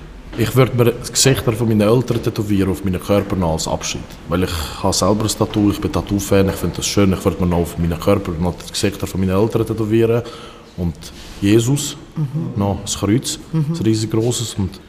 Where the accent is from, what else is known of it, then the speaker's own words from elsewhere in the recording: Switzerland; born there; Ich bin 23. Ich komme ursprünglich aus dem Kosovo. Ich bin hier aber geboren. Ich wohne auch in Wiken, also in Wikon.